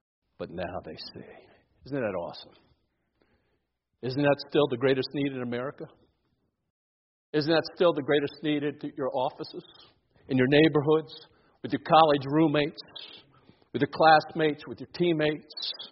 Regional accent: Washington, District of Columbia, United States; The nation's capital, my hometown, I tell you, they don't tell you that.

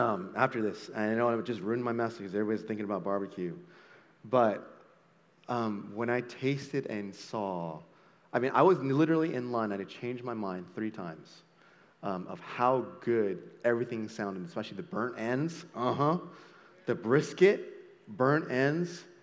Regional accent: California, United States; now in Texas, United States; I'm from California. I don't know what good barbecue is.

